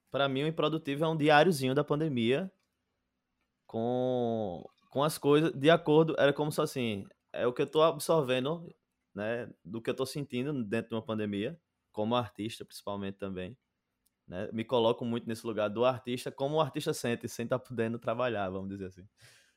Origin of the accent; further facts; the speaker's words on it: Olinda, Pernambuco, Brazil; also born or lived in Recife; eu moro em Olinda, né, nascido e criado em Olinda, nascido em Recife, mas criado em Olinda